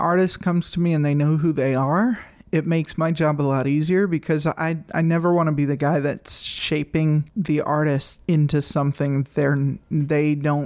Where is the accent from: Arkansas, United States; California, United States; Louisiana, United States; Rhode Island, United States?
Rhode Island, United States; all I know about him growing up in Rhode Island is